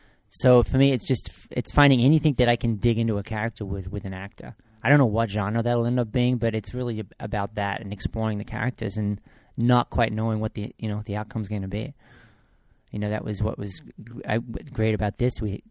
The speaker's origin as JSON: {"language": "English", "country": "Australia", "said": "I'm from Australia."}